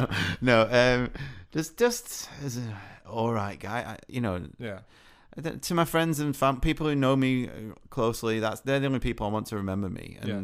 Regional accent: United Kingdom; The pub's the best thing about being British.

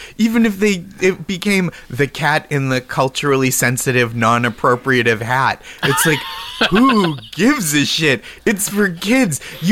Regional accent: Boston, Massachusetts, United States; now in New York City, United States; But I live in New York City. I grew up in Boston.

